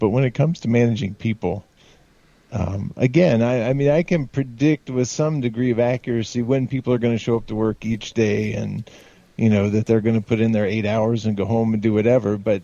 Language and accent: English; West Virginia, United States; Where I grew up in a small mountain town in West Virginia, up in the hills. Small coal mining and logging community with a lot of tourism activities.